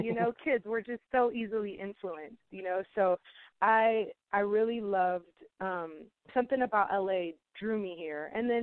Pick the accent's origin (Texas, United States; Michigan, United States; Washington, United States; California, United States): Texas, United States; Houston; You know, I just felt like I hit, you know, the ceiling in Houston. And I love my hometown. Like, shout out to all my family and friends in Houston. I love Houston so much. It's home base.